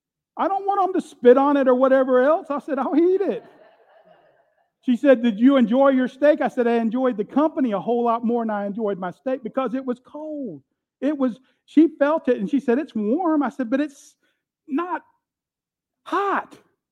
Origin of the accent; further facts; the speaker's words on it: Florida, United States; You know, as a kid, growing up in Florida, we'd be running all over the yard